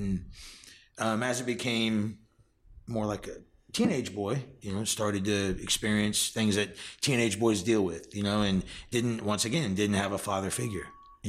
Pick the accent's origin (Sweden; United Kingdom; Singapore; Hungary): Hungary; now in United States; You know, we had our family traditions as Roma gypsies. We're gypsies from Hungary. So I am Hungarian. My mom is Italian as well.